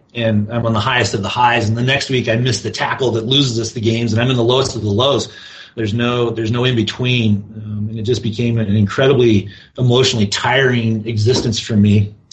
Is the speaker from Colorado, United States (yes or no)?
yes; Fort Collins, Colorado, United States; Being here, I was raised in Fort Collins, just north of here, about 60 miles.